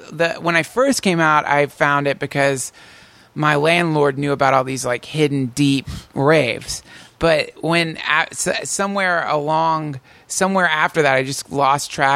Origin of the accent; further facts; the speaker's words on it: North Carolina, United States; also born or lived in Maryland; But I spent a lot of time in North Carolina. High school, most of junior high school, most of elementary school. Ended up in Maryland somewhere over the course of that tim